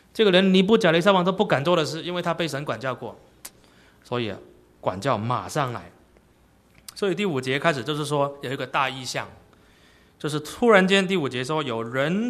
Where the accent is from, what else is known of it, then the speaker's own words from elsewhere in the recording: Guangdong, China; accent: Cantonese; 我们广东话叫落都一样啊